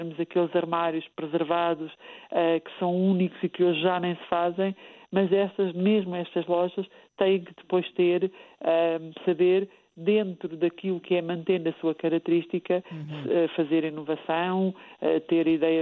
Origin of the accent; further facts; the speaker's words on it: Portugal; nós próprios como portugueses não valorizávamos